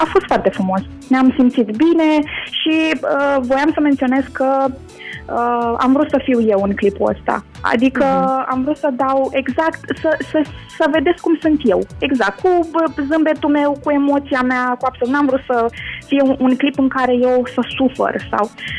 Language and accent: Romanian; Mangalia, Constanța County, Romania; Eu sunt și din Mangalia, dar sunt de la mare.